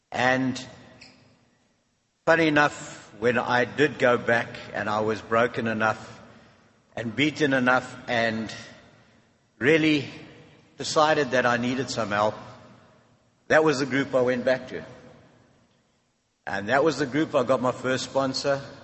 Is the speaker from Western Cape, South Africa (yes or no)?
yes; Cape Town, Western Cape, South Africa; I come from Cape Town. We have 70 meetings a week in Cape Town.